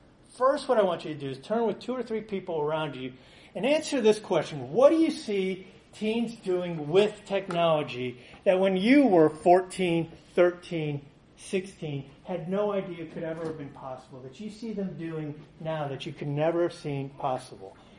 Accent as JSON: {"language": "English", "town": "Houston", "region": "Texas", "country": "United States", "tie": "born or raised there", "said": "I grew up in Northwest Houston in 1980-something"}